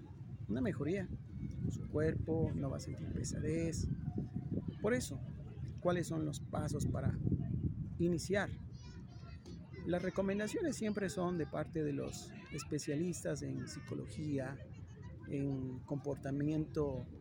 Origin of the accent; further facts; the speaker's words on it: Quito, Pichincha, Ecuador; Bueno, acá en mi país, Ecuador, Quito, Ecuador, estamos experimentando lo que es el verano, un sol abrasador.